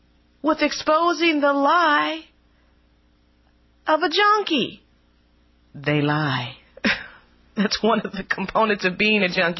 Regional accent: United States; Well, I'm an American.

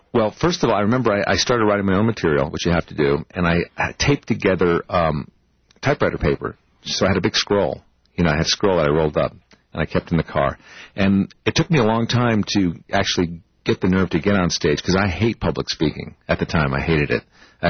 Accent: Connecticut, United States; growing up in Connecticut, you know, you always have this, you know, this interest in California

